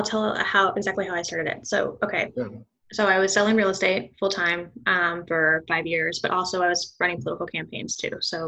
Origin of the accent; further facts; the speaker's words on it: Kansas City, United States; since I grew up in Kansas City, I only knew like about pretty much one person when I got my real estate license in Kentucky.